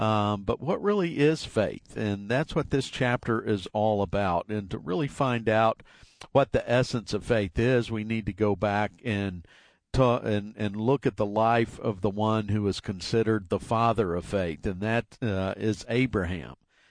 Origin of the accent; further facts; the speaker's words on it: Marietta, Georgia, United States; I grew up in Marietta, Georgia, so Kentucky basketball wasn't popular down in Bulldog country or Georgia Tech Yellow Jacket country.